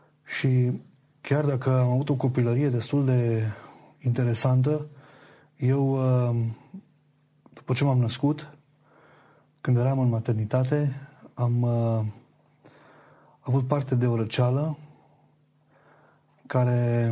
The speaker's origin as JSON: {"language": "Romanian", "town": "Arad", "region": "Arad County", "country": "Romania", "tie": "born or raised there", "said": "Eu sunt deloc din Arad. Acum am 31 de ani"}